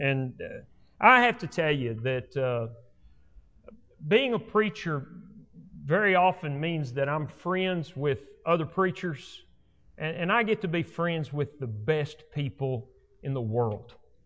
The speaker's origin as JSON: {"language": "English", "town": "Slaton", "region": "Texas", "country": "United States", "tie": "born or raised there", "said": "I grew up in West Texas, outside of Lubbock. Most of my youth was spent in Slayton. We could get up and ride across town on our bicycles, and if Mom didn't know where we were, that was okay."}